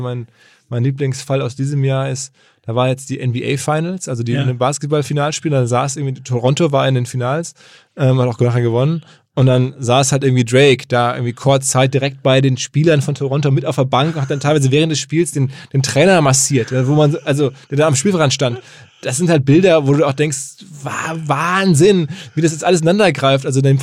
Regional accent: Essen, North Rhine-Westphalia, Germany; ich komme aus Essen

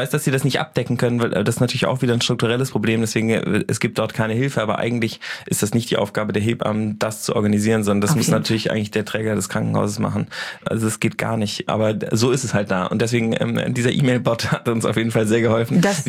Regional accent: Hamburg, Germany; born there; ich bin in Hamburg geboren.

